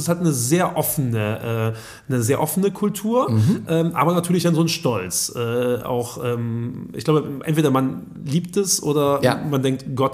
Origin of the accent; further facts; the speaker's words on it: Rhineland, Germany; wir fühlen uns als Rheinländer immer auch irgendwie mit der Domstadt verbunden.